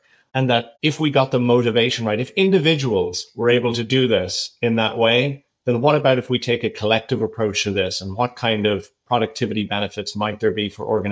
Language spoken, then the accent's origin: English; Ireland; as hopefully you'll be able to still tell from my accent, I'm originally from Ireland